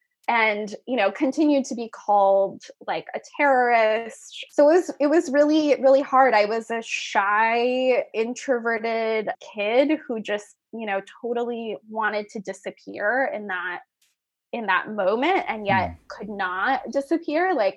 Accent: Cumberland, Maryland, United States; I grew up in Cumberland, Maryland, which is nestled in the Appalachian Mountains out in Western Maryland.

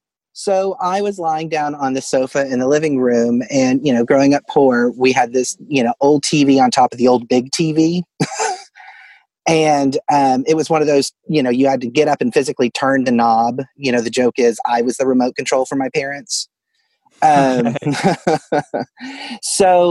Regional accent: Fort Smith, Arkansas, United States; I did. Yes, I grew up in Fort Smith, Arkansas, which was originally Hell on the Border, but that's its own.

